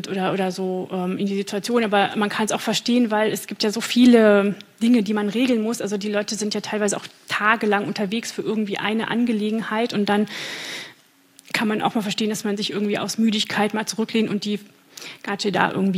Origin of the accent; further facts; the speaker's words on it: Germany; dass ich bin nicht fremd, ja, ich bin ja Deutsche.